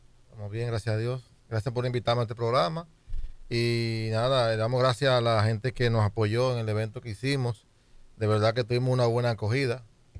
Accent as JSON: {"language": "Spanish", "country": "Dominican Republic", "said": "Pero compararnos con un país como Colombia, como Puerto Rico, que está al lado de nosotros"}